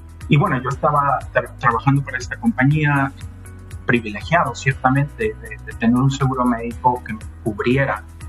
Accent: Guadalajara, Jalisco, Mexico; born there; moved away as an adult; Yo llego a este país, soy nacido en Guadalajara, México. Llego a este país a los 18 años para ir a la universidad.

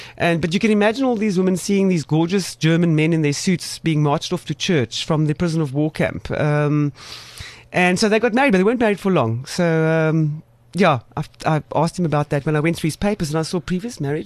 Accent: South Africa; No, I'm a South African.

